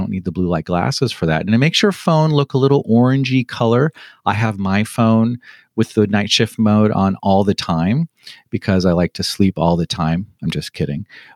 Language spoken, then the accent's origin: English; Los Angeles, California, United States; I'm from Los Angeles. I had never been to the East Coast like this. I'd never been to New England.